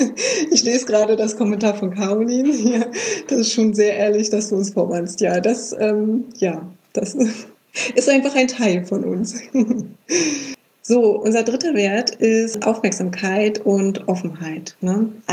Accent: Berlin, Germany; Wir kommen beide ja aus Berlin.

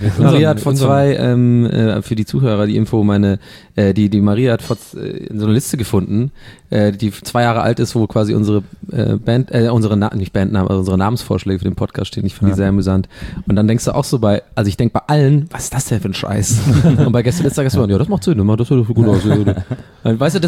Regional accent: Dublin, Leinster, Ireland; Und ich komme ja aus Dublin

